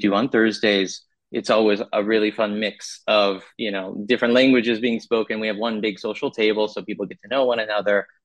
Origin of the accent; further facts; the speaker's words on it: Phoenix, Arizona, United States; moved away as an adult; I'm originally from the States, from Italian parents, from Arizona, Phoenix area.